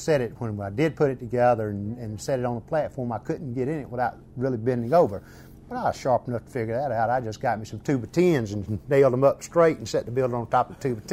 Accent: Milton, Florida, United States; also born or lived in Pensacola; But we moved to Milton when I was quite young. I was born in Pensacola and raised in Milton, Florida, in Bagdad, Florida.

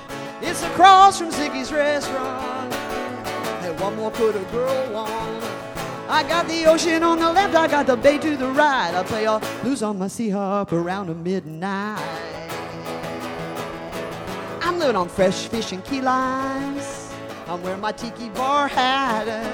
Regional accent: Florida, United States; my family roots are here, and we spent a lot of time growing up in the Florida Keys.

